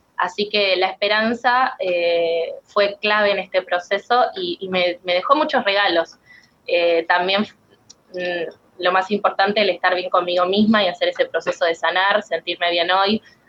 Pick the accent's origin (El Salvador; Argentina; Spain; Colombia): Argentina; Entre Ríos; Yo soy de Entre Ríos, entonces mi familia estaba allá